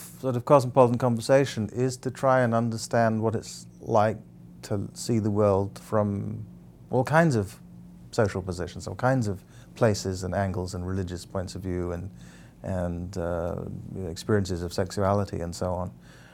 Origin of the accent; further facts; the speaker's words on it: Ghana; also born or lived in England; now in United States; I was born in England. I was born a British citizen. I actually was a British citizen while I was growing up in Ghana. And I'm now an American citizen.